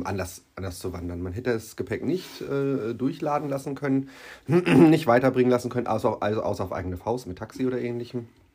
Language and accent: German; Gehrden, Lower Saxony, Germany; sind von meinem Heimatort im Speckmantel Gerden sind wir aus Los gerannt